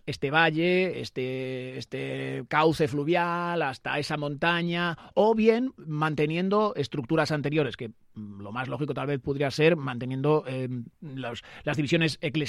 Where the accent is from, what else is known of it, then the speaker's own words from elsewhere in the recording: Dueñas, Castile and León, Spain; ¿Tú sabes que yo soy de Dueñas?